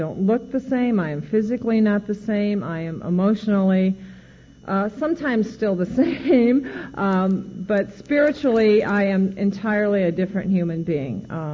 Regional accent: Iowa, United States; I grew up in Iowa, and that was my very first resentment in my life.

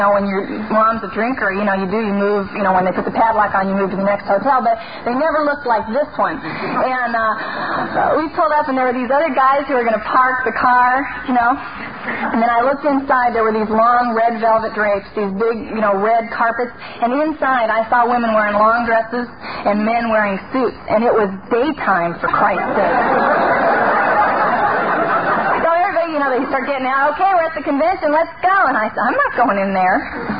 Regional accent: Venice, California, United States; born or raised there

